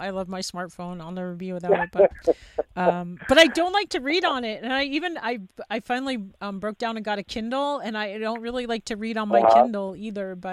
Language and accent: English; New York, United States; now in Montana, United States; because I live in Montana. But even in New York, like, I grew up in New York, and when I was there